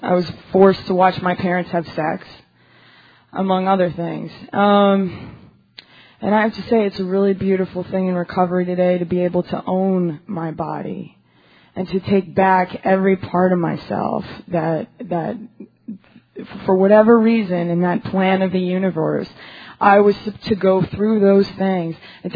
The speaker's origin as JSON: {"language": "English", "town": "New York City", "region": "New York", "country": "United States", "said": "I'm from New York City."}